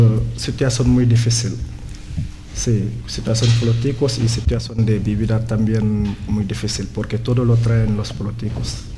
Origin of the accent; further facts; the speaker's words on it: Mbour, Thiès, Senegal; La población se llama Ambur. Es mi ciudad donde vivo.